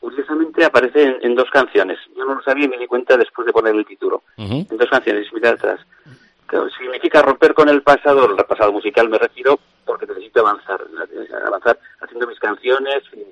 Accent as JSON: {"language": "Spanish", "town": "Estella", "region": "Navarre", "country": "Spain", "lives_now": "Tudela, Spain", "said": "yo soy de Estella, aunque llevo muchos años viviendo en Tudela"}